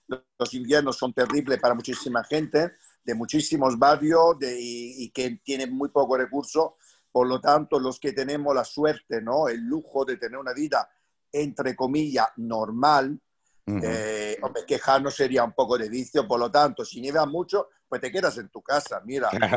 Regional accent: Southern Italy, Italy; moved away; De niño era tonto para la nieve, es decir, cada vez que nevaba en mi pueblo, que es en el sur de Italia, tú imagínate, era también ahí una cosa extraordinaria

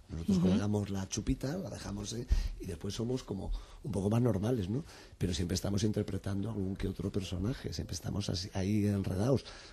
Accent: Spain; quiere decir mucho de cómo somos los españoles también.

